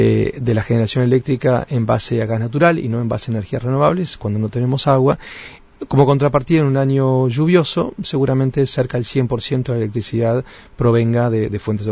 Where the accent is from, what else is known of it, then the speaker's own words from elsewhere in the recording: Uruguay; somos todos los uruguayos